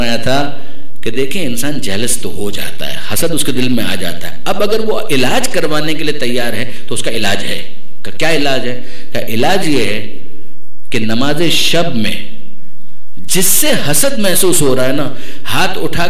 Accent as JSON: {"language": "Urdu", "town": "Karachi", "region": "Sindh", "country": "Pakistan", "tie": "born or raised there", "said": "وہ محلہ یاد آ گیا کہ جو مجھے بہت زیادہ عزیز بھی ہے، آج بھی عزیز ہے، البتہ گینگ وار کے بعد وہ بالکل تباہ ہو گیا۔ آپ میں سے جو کراچی کے ہیں وہ جانتے ہوں گے، کھارا در۔"}